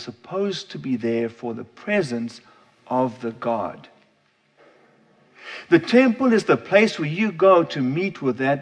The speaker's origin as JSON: {"language": "English", "country": "South Africa", "tie": "born or raised there", "also_born_or_lived": "Korea", "moved": "yes", "said": "Growing up in South Africa, we didn't have any temples."}